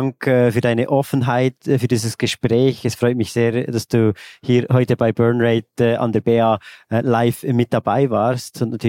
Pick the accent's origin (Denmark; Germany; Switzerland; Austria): Switzerland; bin ein Schweizer